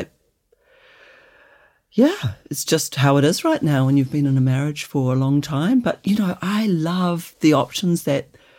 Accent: New Zealand; also born or lived in New Plymouth / Christchurch / Auckland; now in Whangamata, New Zealand; I'm from New Zealand. Mm-hmm. I was born in New Plymouth and I grew up in Wellington and Christchurch. And then I've lived in Auckland and now I live currently in Whangamata in the Coromandel. Mm. So I feel like I'm a Kiwi.

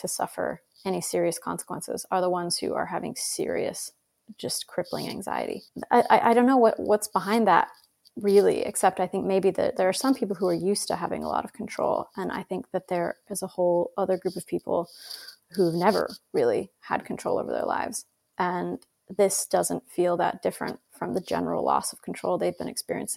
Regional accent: Idaho, United States; where I grew up in Idaho.

